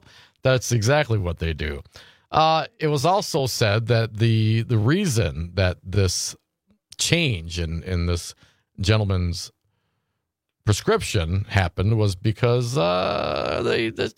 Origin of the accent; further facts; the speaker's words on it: Appleton, Wisconsin, United States; I grew up in Appleton, Wisconsin.